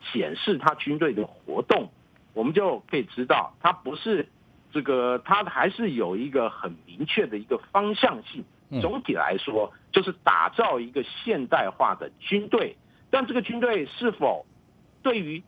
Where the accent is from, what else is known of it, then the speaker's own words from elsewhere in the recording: Taiwan; 当然我本身是来自台湾